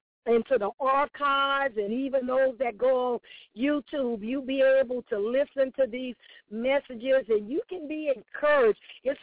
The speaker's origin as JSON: {"language": "English", "town": "New Orleans", "region": "Louisiana", "country": "United States", "said": "I'm from New Orleans, so we used to breaking folks down and giving them nicknames."}